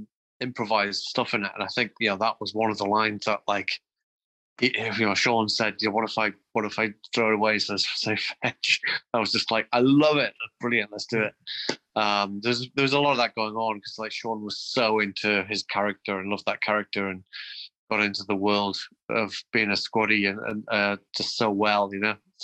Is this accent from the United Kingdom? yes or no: yes; Newcastle, North East England, United Kingdom; where I grew up in Newcastle, right next to Hadrian's Wall, Romans, the Roman history is kind of a big part of my growing up.